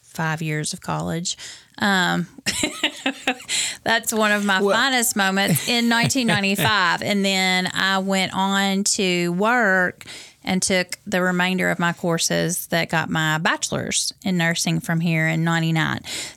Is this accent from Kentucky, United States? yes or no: yes; Columbia, Kentucky, United States; I'm originally from Columbia, Kentucky, a daughter of a Methodist minister.